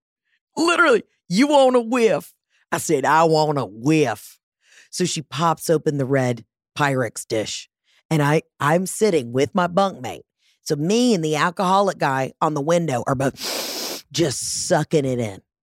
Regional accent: Georgia, United States

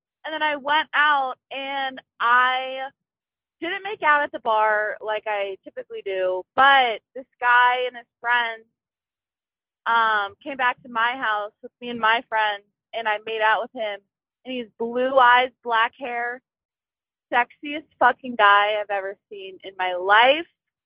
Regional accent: Cincinnati, Ohio, United States; from Cincinnati. I go to Ohio State in Columbus.

